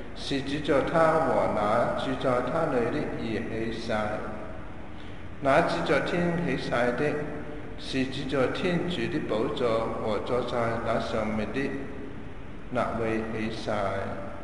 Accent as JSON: {"language": "Cantonese", "country": "China", "said": "咁我哋中国人咧，平时都话指天发晒"}